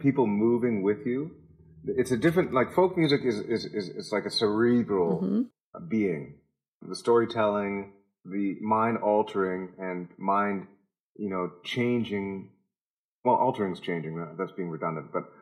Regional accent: Canada; I'm Canadian.

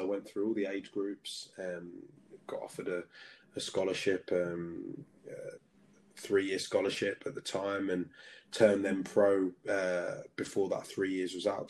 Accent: Belfast, Northern Ireland, United Kingdom; born there; also born or lived in London; I was born in Belfast, then no real connection, no family connection to Belfast, but my parents were over there. My dad got a job out there.

